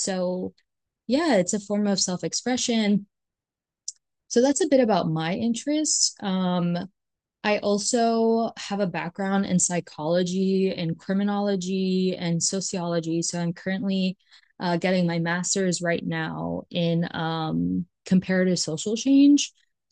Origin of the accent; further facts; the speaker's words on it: Chelsea, New York, United States; I feel like I grew up so blessed to be surrounded by different people, especially growing up in Chelsea, which is a super queer neighborhood.